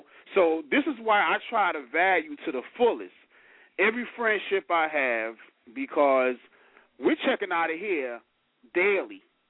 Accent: Brooklyn, New York, United States; a lot of those people whom we grew up with in Brooklyn, Crown Heights and so forth

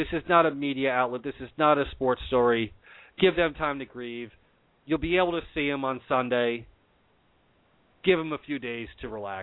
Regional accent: New Jersey, United States; growing up in New Jersey, it's been a well-known thing. You don't, you know, I grew up as a Ranger fan.

